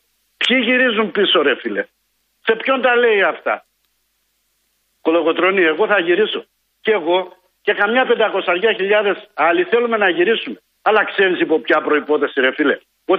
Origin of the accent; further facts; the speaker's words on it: Ioannina, Epirus, Greece; από την πατρίδα μου εκεί στα Γιάννενα.